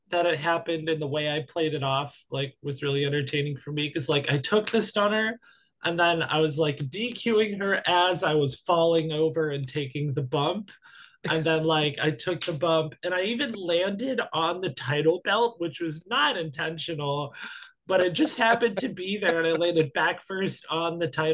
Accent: New York, United States; You know, I just moved here like 2 weeks ago. I'm from New York.

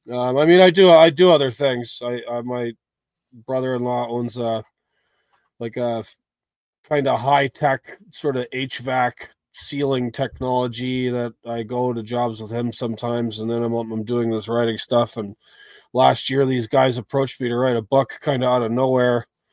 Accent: Canada; also born or lived in Australia / New Zealand; I've lived in Australia and New Zealand. I'm originally from Canada.

